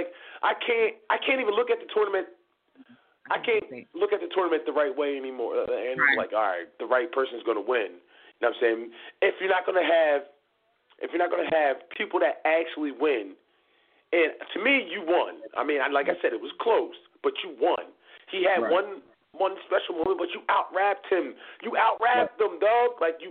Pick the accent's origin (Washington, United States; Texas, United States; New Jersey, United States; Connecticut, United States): New Jersey, United States; Jersey. South Jersey, that is. Not North Jersey, not New York. I'm right by Philly right now.